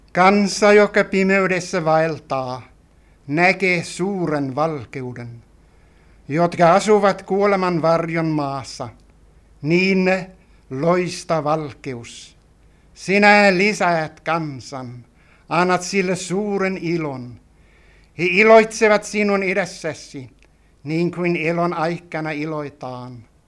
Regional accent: Skåne, Sweden; accent: Göinge dialect; För att jämföra mitt göingska uttal. Med mitt vanliga uttal av svenska. Som kanske mera är någon slags akademisk skånska.

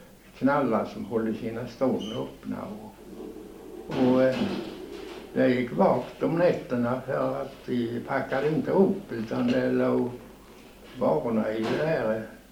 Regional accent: Torup, Skåne, Sweden; born there; jag är född i Torup. På en plats. Här ute i Torup.

